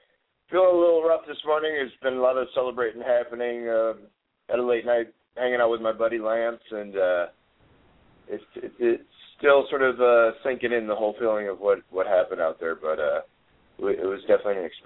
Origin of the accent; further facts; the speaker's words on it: Chicago, Illinois, United States; also born or lived in Chattanooga, United States; And I was born in Chattanooga, even though I grew up in Chicago, but I consider myself a little bit of a Southern boy.